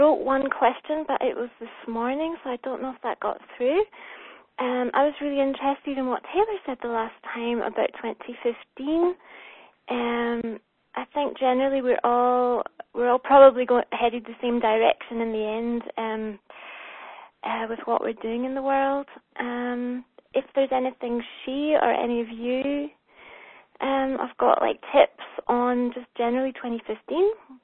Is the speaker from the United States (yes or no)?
no; Scotland, United Kingdom; now in Germany; I'm from Scotland, but I'm living in Germany, and I've been here 15 years